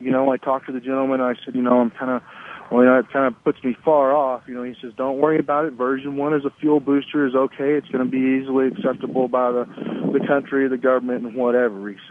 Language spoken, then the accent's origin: English; Texas, United States; I'm from Texas. I probably can't get it any simpler than that.